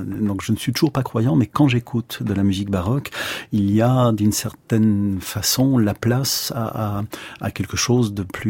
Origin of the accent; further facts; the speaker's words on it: Belfort, Bourgogne-Franche-Comté, France; Donc j'ai grandi à Belfort, absolument.